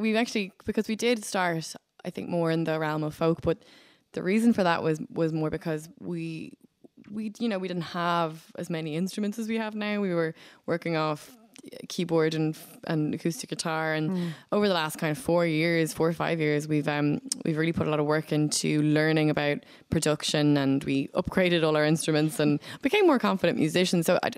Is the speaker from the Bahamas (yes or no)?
no; Bray, Leinster, Ireland; And we are obviously from Bray